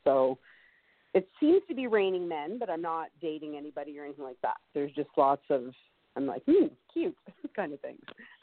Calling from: Alberta, Canada; Alberta, Canada.

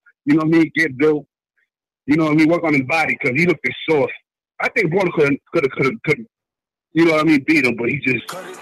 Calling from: Mexicali, Baja California, Mexico; I'm calling from Mexico, deportee. I'm calling from Mexicali, Baja California.

